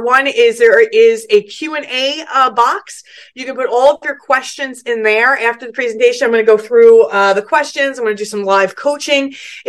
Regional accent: New York, United States; I am from New York, but today I am coming to you from Florida. We spend every year this time of year in Florida.

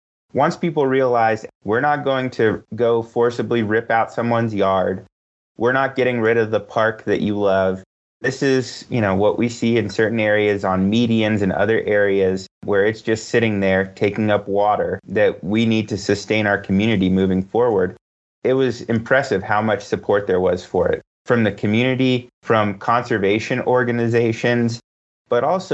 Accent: Las Vegas, Nevada, United States; You know, I was born and raised here in Las Vegas, so I deeply care about the community.

